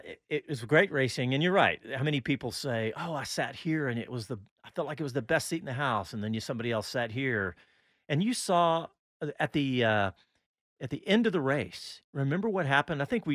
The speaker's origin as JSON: {"language": "English", "town": "Austin", "region": "Texas", "country": "United States", "said": "I said, I'm from Austin and I think it's amazing."}